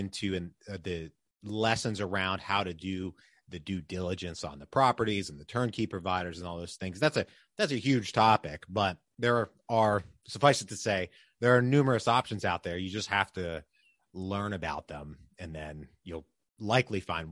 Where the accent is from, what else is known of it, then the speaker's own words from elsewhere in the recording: Pennsylvania, United States; I grew up right near Hershey Park in Pennsylvania